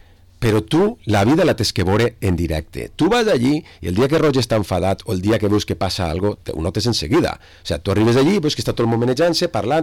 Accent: Vila-real, Valencian Community, Spain; Jo sóc més de Villarreal que menys de Margarina.

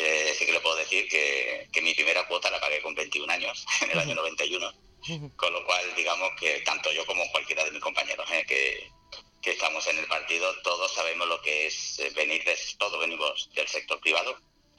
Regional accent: Málaga, Andalusia, Spain; yo que soy de Málaga, solamente va a poder hacerlo aquí en Málaga.

